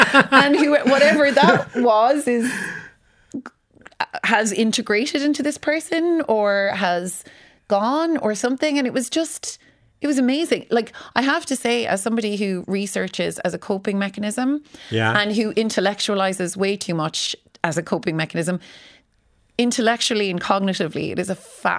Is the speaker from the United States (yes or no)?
no; Cork, Munster, Ireland; Definitely bold. I'm from Cork